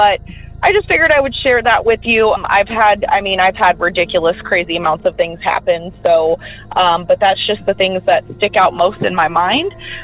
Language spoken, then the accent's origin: English; Peoria, Illinois, United States; now in Nevada, United States; I currently reside in Nevada, but I'm originally from Peoria, Illinois.